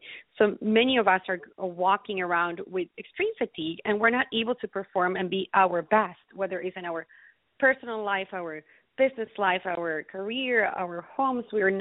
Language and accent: English; Ecuador; now in United States; my background originally, I come from Ecuador, South America. So I've been here in the United States for the last 17 years.